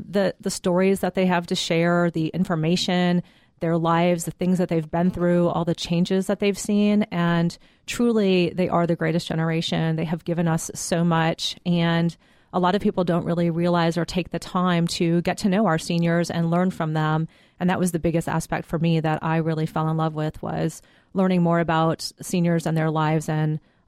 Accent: Ohio, United States; I am originally from Ohio, the great Midwestern state, and came to Atlanta via Fort Lauderdale

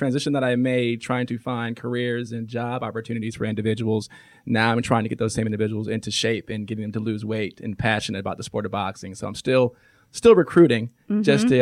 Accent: Atlanta, Georgia, United States; I'm from the Atlanta area, went to Dunwoody High and grew up and stayed here in the city

